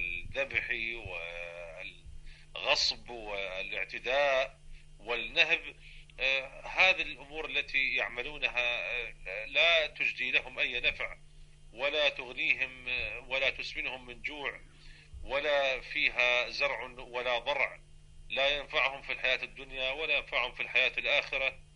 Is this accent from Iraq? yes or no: yes; Iraq; يعني هناك مثلا عندنا في العراق يقال للعميل